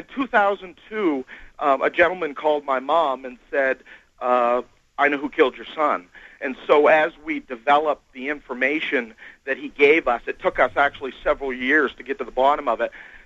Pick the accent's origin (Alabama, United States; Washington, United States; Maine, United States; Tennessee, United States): Maine, United States; I'm originally from Maine, and I have a brother that's been missing since way back in 1992 from Bangor, Maine.